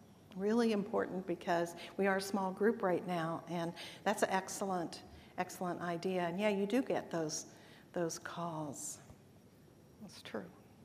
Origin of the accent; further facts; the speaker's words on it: North Carolina, United States; And growing up in North Carolina with the warm Atlantic, I literally mean dip your toes because I've never felt colder water in my life.